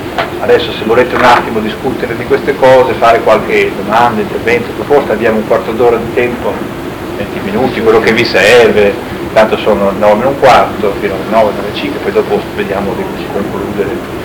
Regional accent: Rome, Lazio, Italy; mi schiamo perché sono di Roma.

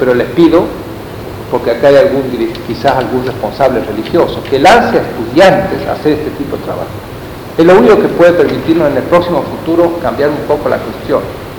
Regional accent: Argentina; Yo soy argentino

